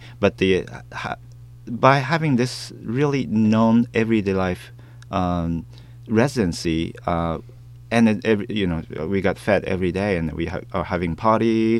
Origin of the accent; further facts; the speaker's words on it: Oakland, California, United States; I'm from Oakland, California. Lots of crimes happening.